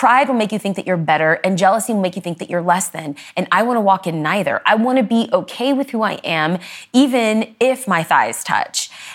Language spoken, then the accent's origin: English; Los Angeles, California, United States; I grew up poor, and so I'm first generation American. I grew up in Los Angeles.